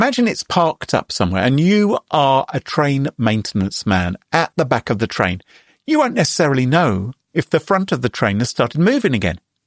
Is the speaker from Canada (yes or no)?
no; United Kingdom; it's hard for me as a Brit to imagine that.